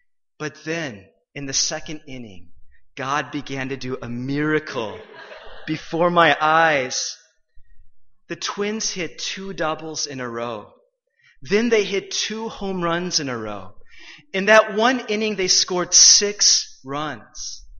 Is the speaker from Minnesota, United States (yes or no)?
yes; Minneapolis, Minnesota, United States; I grew up in the Minneapolis area, and that means I'm not a Yankees fan, right?